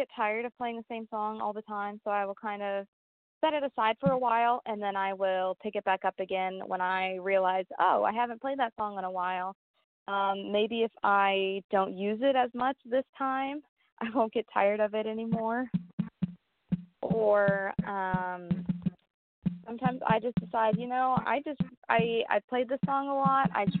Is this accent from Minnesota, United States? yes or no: no; Topeka, Kansas, United States; actually attending Washburn University right now. I'm a sophomore, so it's just the little college in my hometown.